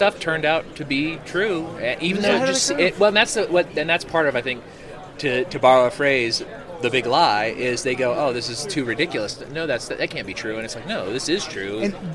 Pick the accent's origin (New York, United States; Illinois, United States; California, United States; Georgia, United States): California, United States; also born or lived in Virginia; now in Texas, United States; Well, actually, I'm from the California to Virginia to Texas pipeline.